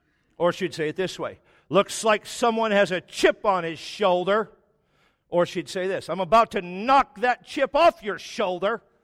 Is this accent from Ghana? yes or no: no; Texas, United States; I don't know if it's because we're from Texas or what